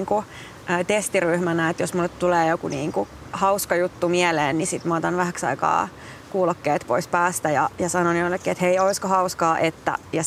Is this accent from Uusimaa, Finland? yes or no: yes; Hyvinkää, Uusimaa, Finland; mä oon Hyvinkäältä kotoisin ja mä nuoruudessa tein sinne paljon teatteriadaptaatioita